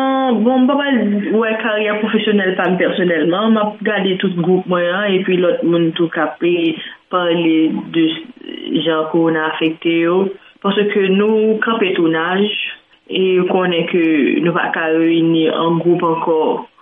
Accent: Haiti; Moi-même, en tant que haïtienne, j'ai un débat avec moi, remarqué dans ce circuit, dans le fonctionnement, nous-mêmes en Haïti.

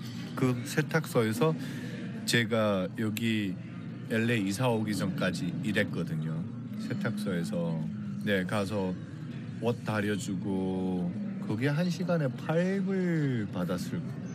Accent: North Korea; 제가 북한 사람이란 걸 알고

